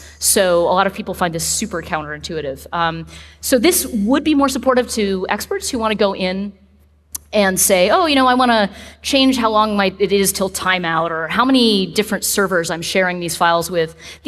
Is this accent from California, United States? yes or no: yes; California, United States; I'm from Southern California, and I tend to talk really fast